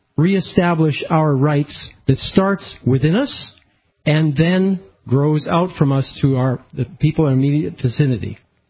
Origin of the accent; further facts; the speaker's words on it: Canada; now in United States; because I am a Canadian and I'm in the process of becoming an American